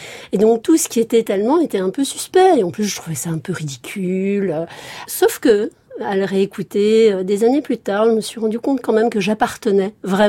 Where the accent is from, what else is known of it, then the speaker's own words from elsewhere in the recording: Grand Est, France; j'ai grandi à la frontière allemande, j'ai grandi en Alsace.